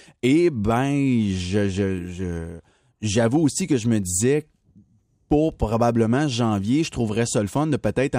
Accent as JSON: {"language": "French", "region": "Quebec", "country": "Canada", "said": "particulièrement ici chez nous au Québec"}